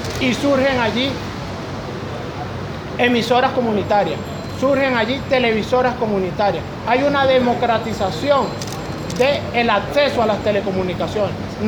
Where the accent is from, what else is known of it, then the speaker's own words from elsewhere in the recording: Venezuela; nuestros derechos como venezolanos, como ciudadanos, como trabajadores